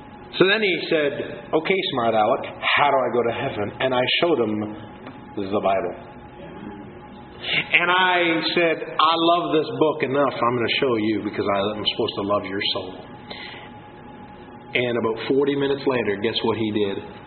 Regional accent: Canada; I said, I'm from Canada. Do you know where that is?

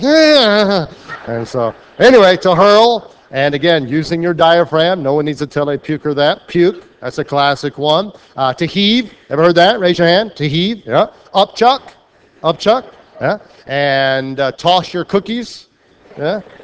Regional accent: Rhode Island, United States; I know from growing up in Rhode Island and then going to different parts of the country

